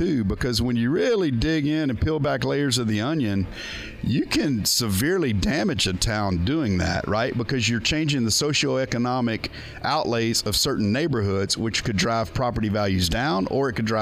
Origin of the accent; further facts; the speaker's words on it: Richmond, Texas, United States; I'm just going back to my hometown where I grew up in Richmond, Texas. They now have eight high schools and only have one stadium.